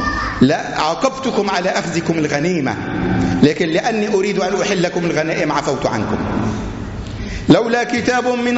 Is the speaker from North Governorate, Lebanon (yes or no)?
yes; Tripoli, North Governorate, Lebanon; اللي عم يجري في بلدنا طرابلس